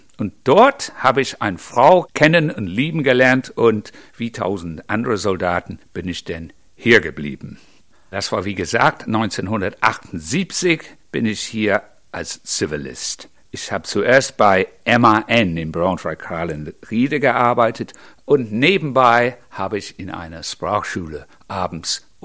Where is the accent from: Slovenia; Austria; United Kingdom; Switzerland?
United Kingdom; Bridgwater, South West England; German is a second language; moved away as an adult; now in Germany; Es fängt an mit meinen Kindheit, wo ich geboren bin, in Bridgewater, kennt kein Mensch, ist in der Nähe vom